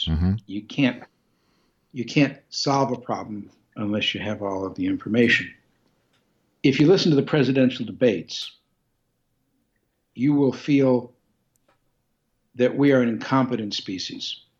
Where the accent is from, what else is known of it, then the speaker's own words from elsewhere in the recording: Detroit, Michigan, United States; I come from Detroit.